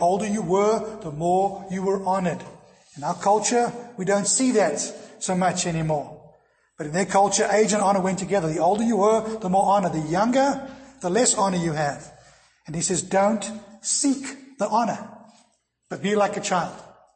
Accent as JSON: {"language": "English", "country": "South Africa", "tie": "born or raised there", "said": "Growing up in South Africa, we knew all about that in the history."}